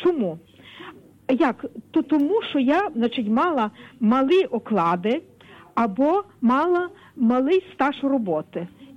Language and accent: Ukrainian; Lviv, Lviv Oblast, Ukraine; Я з Львова